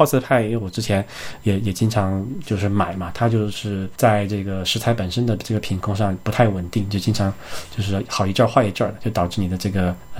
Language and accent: Chinese; China; also born or lived in Canada; 那你说我在加拿大上学的时候，大冬天外面零下十几度，人家也穿着短裙出去蹦跶也没问题，那我们中国人肯定就不行嘛